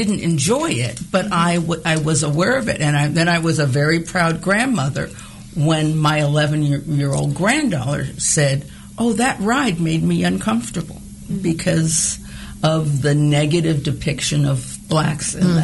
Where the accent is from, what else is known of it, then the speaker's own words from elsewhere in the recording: California, United States; I mentioned I was raised in California.